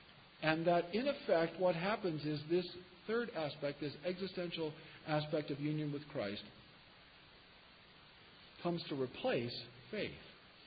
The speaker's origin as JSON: {"language": "English", "region": "Kansas", "country": "United States", "said": "That's what we do with thieves where I'm from. I'm from Kansas."}